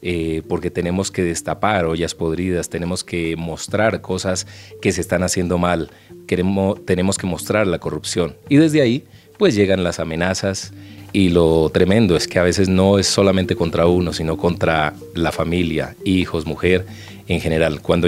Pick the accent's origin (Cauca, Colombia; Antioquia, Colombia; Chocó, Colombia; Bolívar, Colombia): Cauca, Colombia; Popayán; born there; also born or lived in Cali / Puerto Tejada; aunque soy nacido en Popayán, en el departamento del Cauca, pues mis primeros pasos en esto de la comunicación, del periodismo, se hicieron entre Cali y Puerto Tejada, donde viví mucho tiempo.